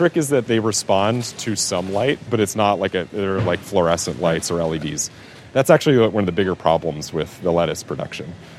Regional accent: Los Angeles, California, United States; now in New York, United States; I grew up in Los Angeles originally. Moved to New York in 2009.

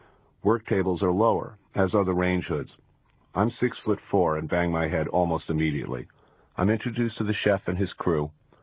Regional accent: New York City, New York, United States; born there; Though I'm an American and a New Yorker by birth

